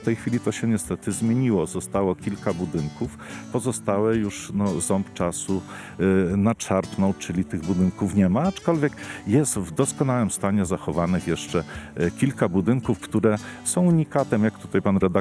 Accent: Kramarzówka, Subcarpathian Voivodeship, Poland; Moją rodzinną miejscowością jest Kramarzówka i przysiółek Helusz, no a w tej chwili mieszkam w Pruchniku.

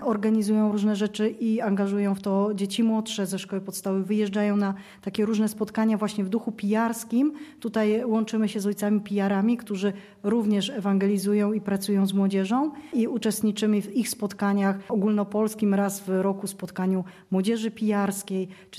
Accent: Poland; To są wakacje, kiedy jestem też gdzieś bliżej domu rodzinnego, a pochodzę gdzieś z rejonów górskich.

